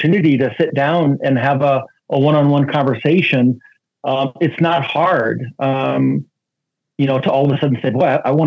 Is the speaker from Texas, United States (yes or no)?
no; Iowa, United States; now in Phoenix, United States; I was born and raised in Iowa on steak and potatoes and corn.